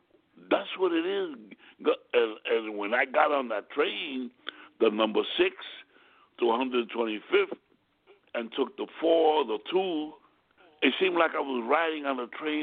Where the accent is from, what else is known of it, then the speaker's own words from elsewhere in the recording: New York City, New York, United States; also born or lived in Bronx; I was born in Harlem Hospital, the original Harlem Hospital.